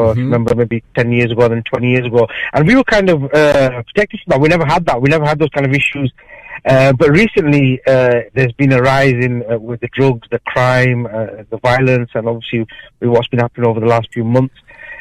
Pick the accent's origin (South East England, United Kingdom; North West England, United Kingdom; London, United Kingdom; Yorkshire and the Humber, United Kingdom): Yorkshire and the Humber, United Kingdom; Huddersfield; I'm from Huddersfield, yes.